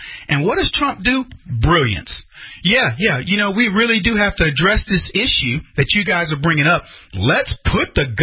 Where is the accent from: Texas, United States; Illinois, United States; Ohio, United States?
Texas, United States; I don't know about you. I'm from Texas.